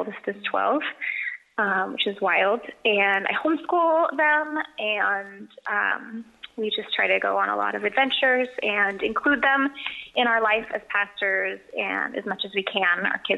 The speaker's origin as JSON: {"language": "English", "region": "Oregon", "country": "United States", "tie": "born or raised there", "lives_now": "San Diego, United States"}